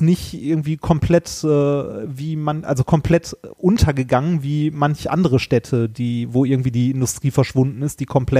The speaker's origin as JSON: {"language": "German", "region": "North Rhine-Westphalia", "country": "Germany", "said": "wir kommen ja beide aus dem Ruhrpott"}